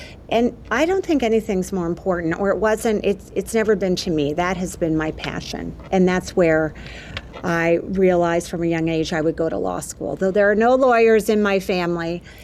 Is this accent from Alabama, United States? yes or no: no; California, United States; moved away as an adult; But I grew up in California. And I ended up coming to Wisconsin for school in 1991. I did have family here, so it wasn't completely a new place for me.